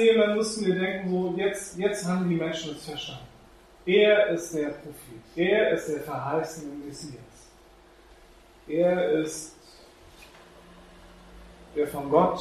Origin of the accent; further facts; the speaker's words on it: Schleswig-Holstein, Germany; Das ist nicht so wie bei uns in Schleswig-Holstein, dann geht man eben einmal außen um den See drumherum.